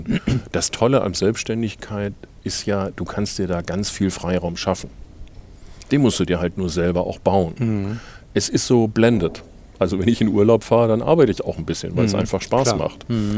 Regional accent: Elmshorn, Schleswig-Holstein, Germany; Ja, also ganz genau 20 Kilometer weg in Itzehoe. Das lag, glaube ich, an dem Krankenhaus damals. Ich hatte da keine Mitsprache, aber bin hier in dieser Kleinstadt groß geworden.

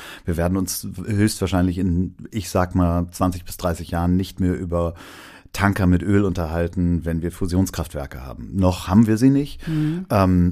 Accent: Hamburg, Germany; Ja, ich bin Hamburger. So richtig Hamburger Familie, also Vorfahren in Hamburg, Kapitänsfamilie sozusagen.

